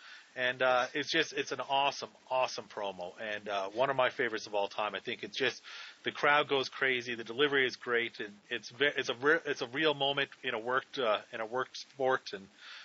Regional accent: Canada; Of course, I'm not an American, I'm Canadian

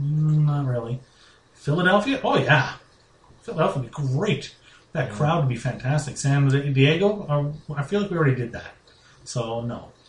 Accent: Calgary, Alberta, Canada; It's not that far. It's cold. We're from Calgary. It's March.

